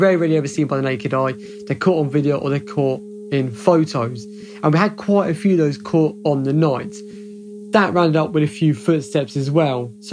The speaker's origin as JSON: {"language": "English", "town": "Southampton", "region": "South East England", "country": "United Kingdom", "tie": "born or raised there", "said": "That's because I'm born and bred in Southampton."}